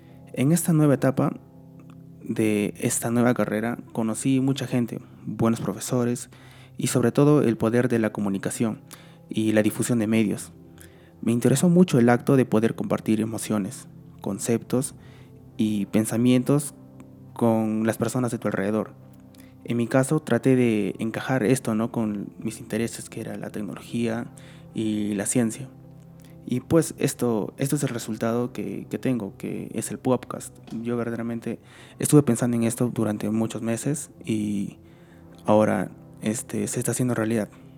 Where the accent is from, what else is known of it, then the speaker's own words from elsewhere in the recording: Arequipa, Peru; soy de Arequipa, Perú